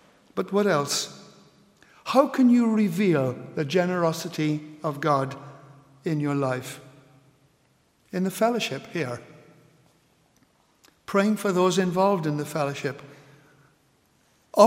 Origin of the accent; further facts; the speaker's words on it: Guyana; When I was brought up in Guyana, South America, and I can remember as a six-year-old standing next to my mother